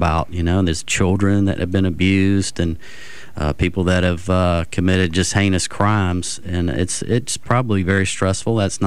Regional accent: Mobile, Alabama, United States; I've been practicing law here in Mobile for 24 years. I'm from Mobile. I've grown up here, and I want it to be a safe place.

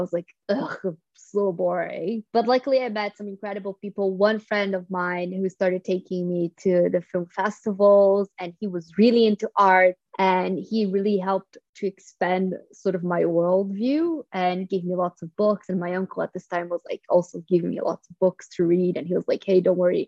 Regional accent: São Paulo, Brazil; So I started studying international relations in São Paulo, where I grew up in Brazil.

